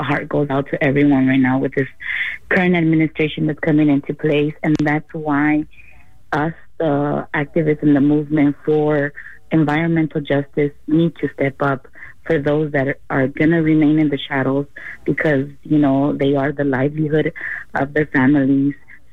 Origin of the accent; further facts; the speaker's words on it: Greenville, California, United States; now in California, United States; being a Latina, growing up in Greenville, which is right in the heart of the Salinas Valley